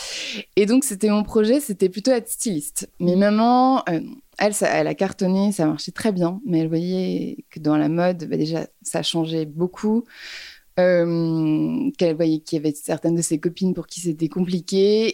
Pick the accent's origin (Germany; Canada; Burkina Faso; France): France; Paris, Île-de-France; Oui, j'ai grandi à Paris. Je suis née à Paris, justement pas très loin d'ici, dans le 17e.